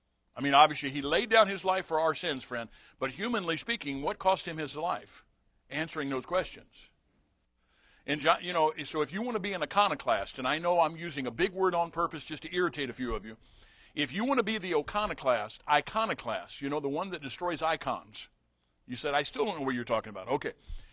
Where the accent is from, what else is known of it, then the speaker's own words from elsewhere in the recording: St. Louis, Missouri, United States; born there; I grew up in St. You know, I was born in St. Louis.